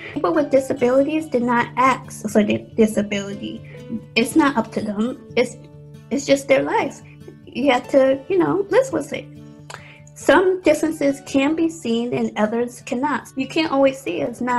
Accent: Maryland, United States; I'm from Baltimore County and I live with my family.

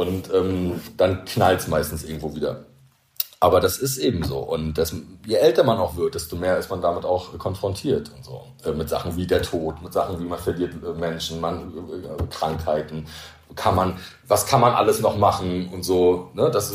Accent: East Germany, Germany; Ich bin Ossi und ich durfte ja nicht so viel reisen.

